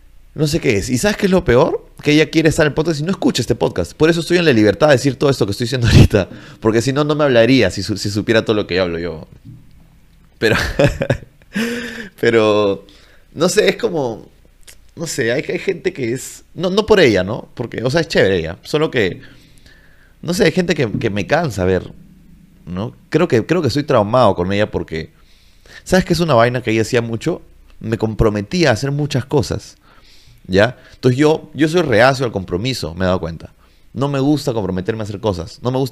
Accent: Peru; yo como peruano no sé.

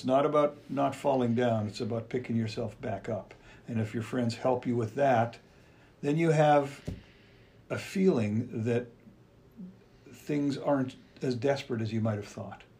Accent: Canada; in the province that I grew up in Canada.

